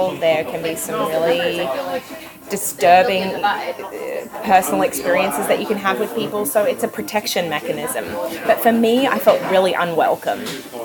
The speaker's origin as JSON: {"language": "English", "town": "Gold Coast", "region": "Queensland", "country": "Australia", "tie": "born or raised there", "also_born_or_lived": "Townsville", "said": "I was born in an army base hospital in Townsville, and then I moved every 6 months of my life until I got to high school and my dad said, \"That's enough, we got to stop moving,\" so we got out of the army and I grew up on the Gold Coast."}